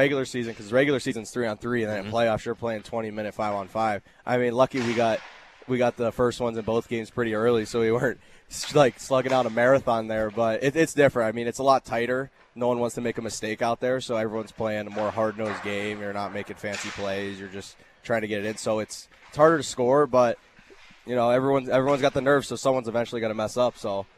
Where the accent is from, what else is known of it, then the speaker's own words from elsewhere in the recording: Alabama, United States; also born or lived in Pittsburgh; So I was born in Pittsburgh. I lived there for 2 years. And my dad was a Penguins season ticket holder since the 70s. So he loved hockey. And we moved to Alabama for his job.